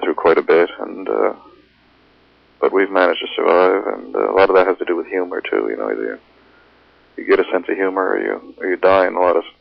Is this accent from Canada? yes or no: yes; St. John's, Newfoundland and Labrador, Canada; I lived in St. John's. I grew up in St. John's. For most of my life, I was there. And about 16 years ago, I moved to a small community in Outport by the sea.